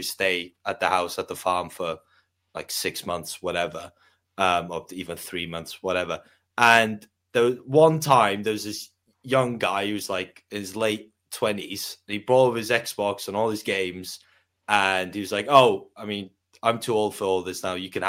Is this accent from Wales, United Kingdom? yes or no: yes; Wales, United Kingdom; being Welsh, being raised in rural North Wales, it was all rugby.